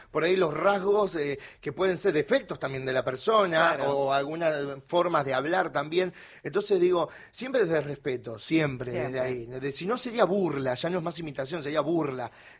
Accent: Lomas de Zamora, Buenos Aires Province, Argentina; yo soy de Lomas de Zamora, de zona

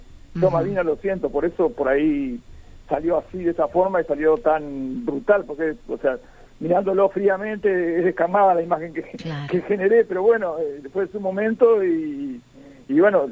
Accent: Argentina; acá en mi pueblo, hice en mi ciudad, pequeña ciudad, Villariza se llama, está cerca de la costa de Uruguay

